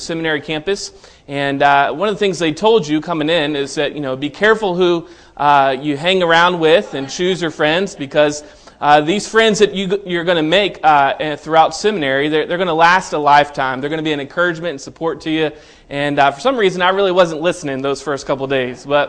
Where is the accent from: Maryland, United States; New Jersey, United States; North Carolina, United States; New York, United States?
Maryland, United States; also born or lived in Tennessee; And so born and raised in Maryland, and spent some time in Tennessee, did my undergraduate work there in Tennessee and outside of Knoxville, Tennessee.